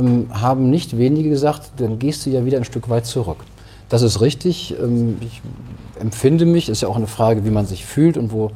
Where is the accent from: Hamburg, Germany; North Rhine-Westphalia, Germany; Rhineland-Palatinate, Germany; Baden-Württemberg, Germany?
North Rhine-Westphalia, Germany; Engelskirchen; dass ich in die Stadt zurückgekommen bin, in der ich geboren wurde. Und ich merke, meine Heimat Engelskirchen, in der ich aufgewachsen bin und auch als Erwachsener noch lange gelebt habe, die ist sehr nah dran am Bergisch Gladbach.